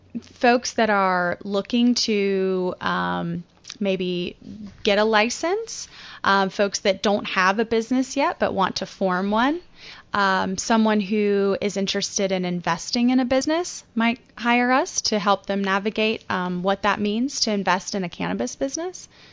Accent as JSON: {"language": "English", "region": "North Carolina", "country": "United States", "tie": "born or raised there", "said": "So growing up in North Carolina, a state that does not even have a medical marijuana program still today"}